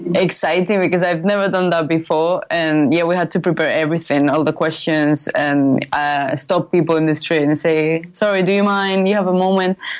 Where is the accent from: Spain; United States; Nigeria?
Spain; Torre del Mar, Andalusia; now in United Kingdom; So I'm from Torre del Mar. It's a town near Malaga, so around half an hour from Malaga.